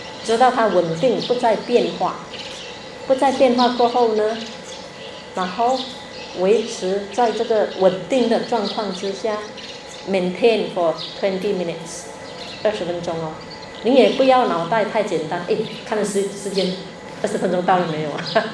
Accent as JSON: {"language": "Chinese", "region": "Fujian", "country": "China", "accent": "Fujianese", "said": "我们福建话讲一句话，吊给啊，吊架一下"}